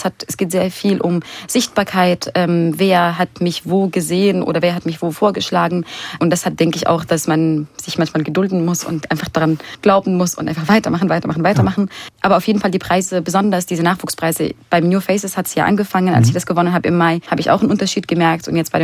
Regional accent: Syria; German is a second language; moved away as an adult; now in Germany; weil ich bin ja in Syrien geboren und aufgewachsen. Ich bin erst mit 19 nach Deutschland gekommen

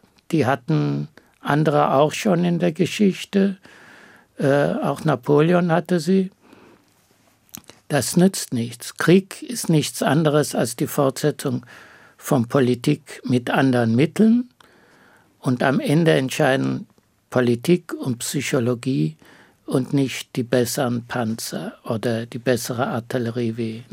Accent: Bavaria, Germany; now in Berlin, Germany

